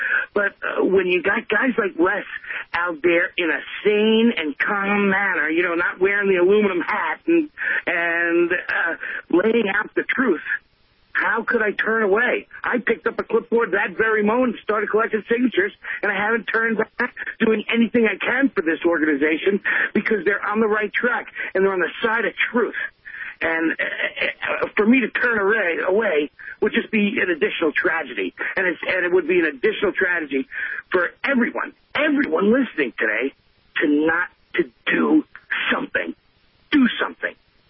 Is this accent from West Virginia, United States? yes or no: no; New York, United States; as a 9/11 family member, as a New Yorker, as an American, as a patriot